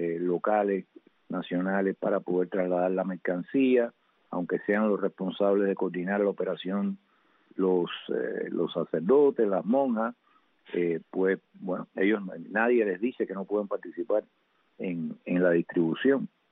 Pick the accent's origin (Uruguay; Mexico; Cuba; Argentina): Cuba; más allá de que somos cubanos, más allá de que es nuestra patria, más allá de que es nuestro pueblo